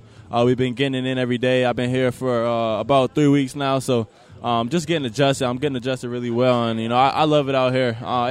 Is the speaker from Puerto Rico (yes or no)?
no; Canada; You know, just growing up in Canada